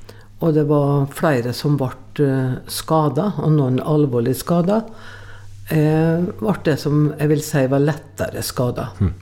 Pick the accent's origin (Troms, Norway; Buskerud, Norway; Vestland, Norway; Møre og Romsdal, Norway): Møre og Romsdal, Norway; Frei; kirka hjemme på Frei